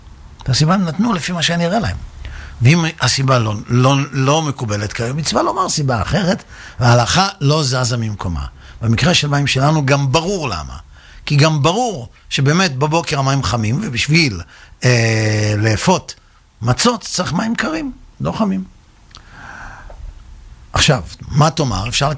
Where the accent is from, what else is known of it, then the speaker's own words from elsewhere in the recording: Netanya, Central District, Israel; also born or lived in Tel Aviv; אני גדלתי בנתניה ולפני כן בתל אביב